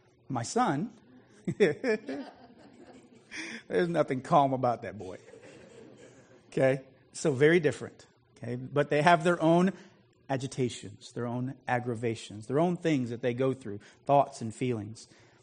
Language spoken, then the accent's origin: English; United States; I mean, I'm an American. I look at miles per hour